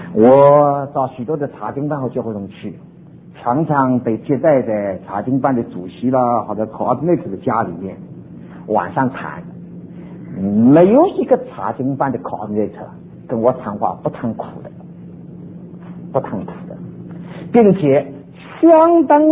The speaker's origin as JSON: {"language": "Chinese", "country": "China", "said": "北美的电视对我们中国人还不太吸引，"}